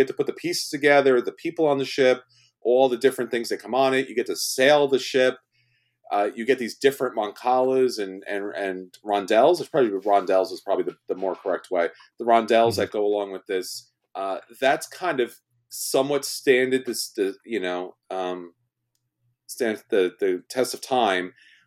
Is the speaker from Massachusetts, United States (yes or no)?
no; New York, United States; because, you know, I'm from New York, I'm Italian, and that's what you do.